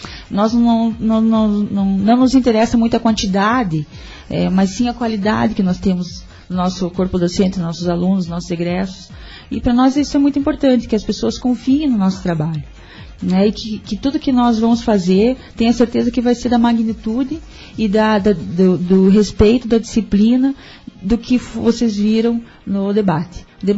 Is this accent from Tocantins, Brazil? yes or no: yes; Palmas, Tocantins, Brazil; eu saí de Palmas justamente para não ficar com essa... Porque como eu poderia ter ficado lá, mas lá eu ia ser sempre filha da minha mãe